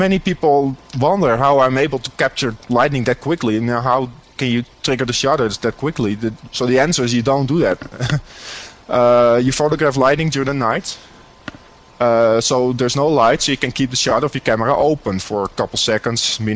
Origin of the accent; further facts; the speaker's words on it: Netherlands; I grew up in the Netherlands, and my father was a photographer